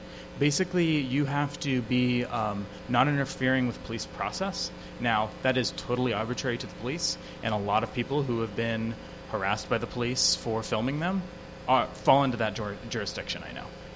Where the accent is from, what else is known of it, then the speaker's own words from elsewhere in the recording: California, United States; I've been here, you know, I'm from California, I've been here for a week and I've already seen somebody stop and frisk.